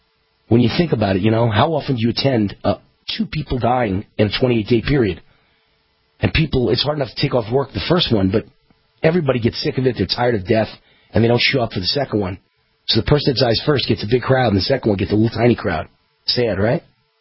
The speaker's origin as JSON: {"language": "English", "country": "United States", "said": "I'm American-made, and I'm proud of it"}